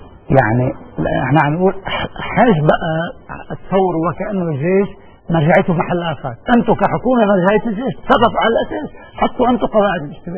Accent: Lebanon; وأنا كلبناني إن كنت مسيحي أو مسلم أو كاثوليكي أو سرياني أو أرمني

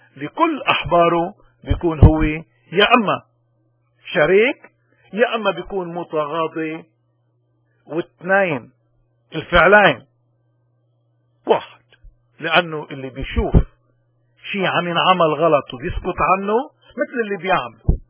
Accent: Lebanon; الإنسان إذا بده يتعلق بشيء قادر يشوفه، ونحن كلبنانيين

